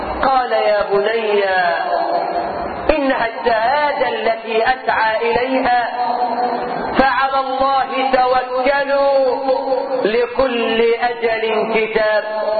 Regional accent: Egypt; نحن كمصريين

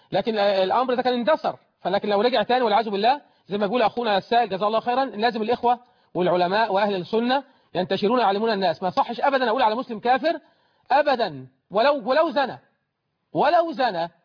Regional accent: Egypt; إذا كان الأمر منتشر للحلال زي عندنا في مصر هنا ما بنسألش

